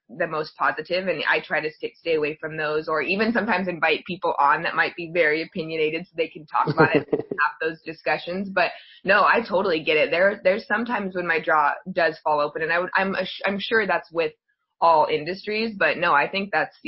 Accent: Colorado, United States; And I grew up in Colorado, so I have definitely done the outdoorsy wood stuff, grew up going to Estes Park, camping, horseback riding, all the fun stuff.

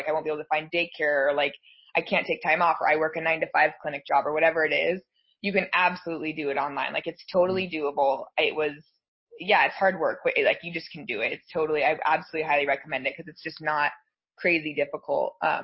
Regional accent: Colorado, United States; I am from Colorado.

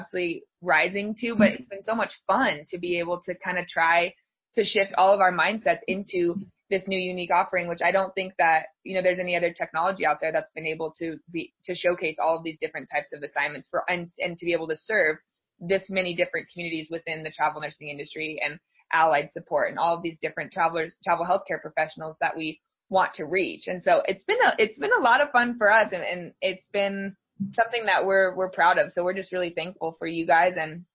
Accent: Colorado, United States; You guys are from my home state of Colorado, so I'm a big FastStaff fan.

